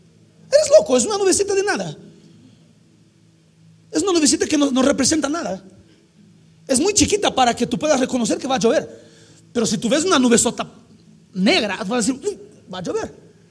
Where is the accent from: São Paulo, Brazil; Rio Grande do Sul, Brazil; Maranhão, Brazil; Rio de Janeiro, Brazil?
Rio de Janeiro, Brazil; Spanish is a second language; yo soy de Río de Janeiro, una ciudad demasiado caliente. Verano es 45 grados centígrados.